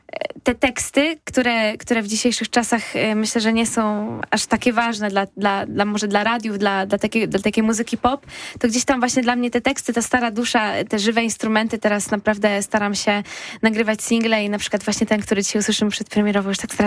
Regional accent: Konin, Greater Poland Voivodeship, Poland; Tak, pochodzę z Konina, tam się zaczęła moja droga artystyczna. No i w sumie, no, tam mieszkałam całe życie właśnie do momentu studiów

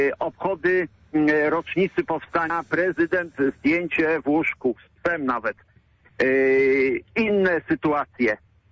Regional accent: Greater Poland Voivodeship, Poland; Jestem wielkopolaninem, czuję się poznańczykiem, bo więcej czasu spędzam w Poznaniu niż w Margoninie.

